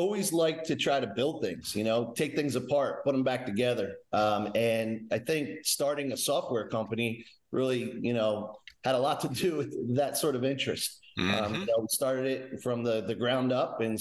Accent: Pitman, New Jersey, United States; From South Jersey, specifically Pittman, New Jersey, and I have an older sister who's 5 years older than me.

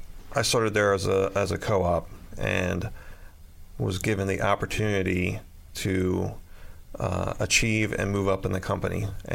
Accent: Pennsylvania, United States; we're from Chester County, and we're very involved locally with different organizations.

